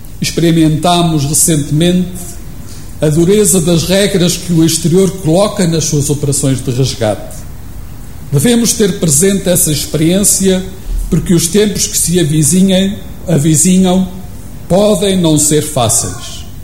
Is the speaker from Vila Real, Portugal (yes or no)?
no; Ovar, Aveiro, Portugal; Ovar é a minha terra, dotada de gente com capacidade para edificar um futuro melhor.